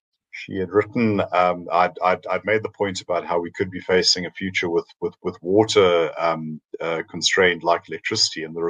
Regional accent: KwaZulu-Natal, South Africa; growing up in Northern Natal when there was a very severe drought

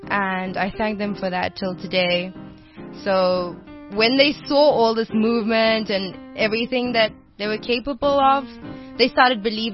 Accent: Zambia; my mom's Zambian and my dad's Lebanese. And, I grew up in Zambia most of my life.

